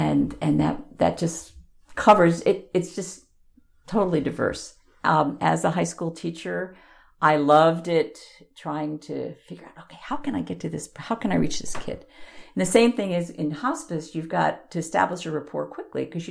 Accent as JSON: {"language": "English", "region": "New York", "country": "United States", "tie": "born or raised there", "said": "When I was growing up on Long Island, the Palisades Amusement Park was in New Jersey."}